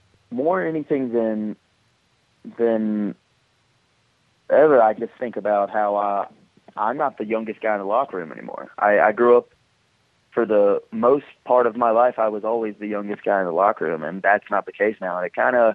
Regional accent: Burlington, North Carolina, United States; I am from Burlington, North Carolina.

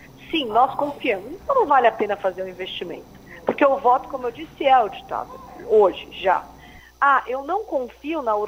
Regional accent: Brazil; E aí nós, enquanto brasileiros, precisamos pensar no que dá estabilidade para a nossa democracia e para o nosso país.

